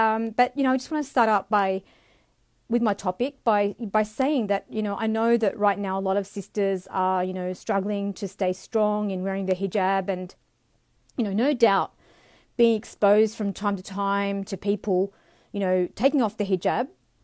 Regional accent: Australia; And as some of you may know, alhamdulillah, I'm Australian

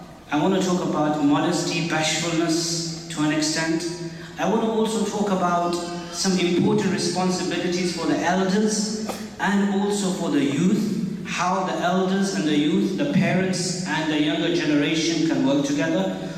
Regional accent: England, United Kingdom; now in Canada; I am not, as you may know from my accent, not from Canada. I am from the United Kingdom and from England.

